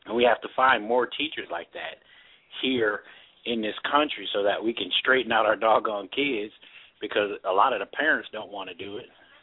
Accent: New York, United States; And, you know, growing up in New York, you know, we've ran across stuff like that all the time.

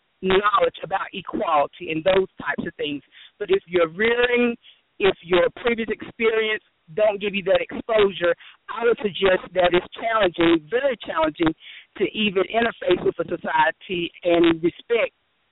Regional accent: Kingstown, United States; I was born and raised in Cleveland County, and my hometown was Kingstown, and it was called Kingstown because it was predominantly African-American, probably 99 or 100%.

